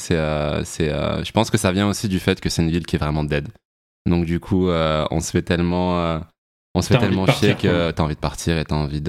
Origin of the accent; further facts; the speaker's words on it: Thionville, Grand Est, France; Et ouais, on vient de Thionville. C'est assez marrant parce que c'est un petit peu, c'est une très petite ville, mais c'est un petit peu un petit vivier de talent.